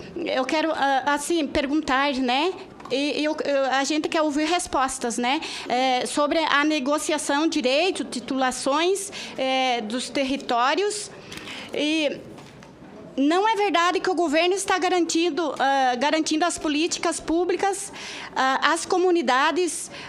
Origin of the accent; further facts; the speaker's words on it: Santa Catarina, Brazil; Nós viemos do estado de Santa Catarina aqui para lutar contra a situação de violência.